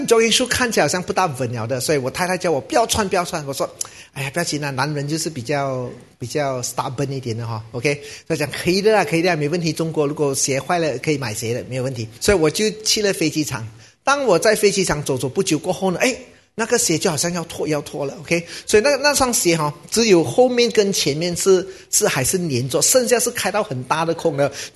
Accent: Malaysia; 我们是马来西亚的华人，爱便宜爱靓爱精的

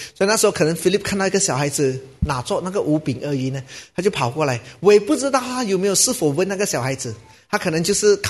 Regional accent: Malaysia; 我们是马来西亚的华人，爱便宜爱靓爱精的

